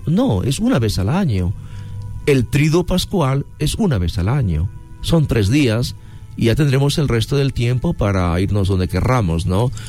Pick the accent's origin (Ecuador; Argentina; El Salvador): Ecuador; Manabí; el pueblo donde yo me crié en Manabí